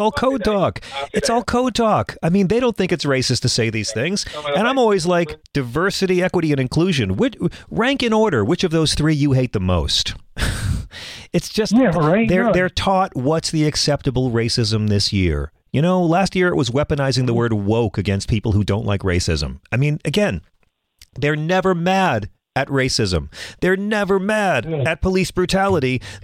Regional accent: the South, United States; I grew up in the South. I love Southern people. I love Southern culture. My parents are buried in the South. I got family all over the South.

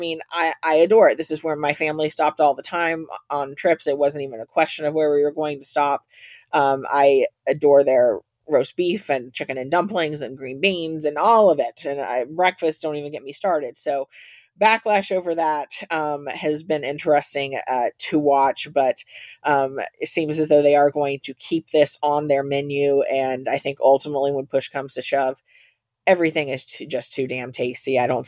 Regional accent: Lebanon, Tennessee, United States; I'm from the South. I'm a Tennessee girl. Started in Lebanon, Tennessee.

